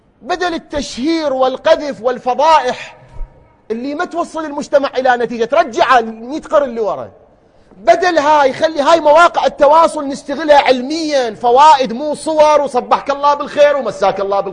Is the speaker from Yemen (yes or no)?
no; Iraq; بلدنا الحبيب الغالي بلدنا العراق اللي نبكي عليه